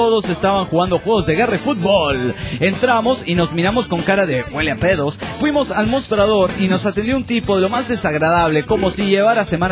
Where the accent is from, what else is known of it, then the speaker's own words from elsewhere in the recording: Cancún, Quintana Roo, Mexico; de Cancún, Quintana Roo, México.